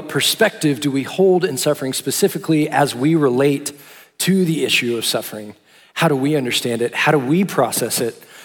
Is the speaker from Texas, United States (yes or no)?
yes; Austin, Texas, United States; I grew up in Austin, Texas, born and raised, but then moved up here to go to TCU.